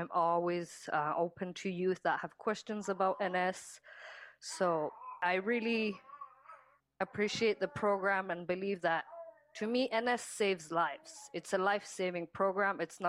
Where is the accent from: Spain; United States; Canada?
Canada; Kuujjuaq, Quebec; now in Montreal, Canada; I'm originally from Kutchuk. I moved to Montreal about 2 years ago